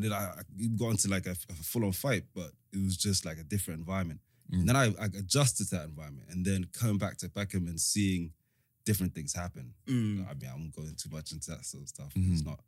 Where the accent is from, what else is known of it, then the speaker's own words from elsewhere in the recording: Peckham, London, United Kingdom; Yeah, I mean, honestly, I feel like I had the lightest experience of Peckham that you could have in terms of like how peak Peckham can be.